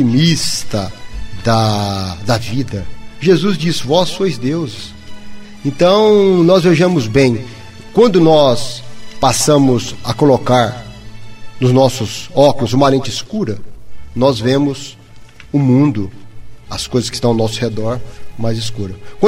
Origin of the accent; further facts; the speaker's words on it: Minas Gerais, Brazil; now in Santo André, Brazil; eu vim lá de Minas Gerais, será que eu estou aqui por acaso?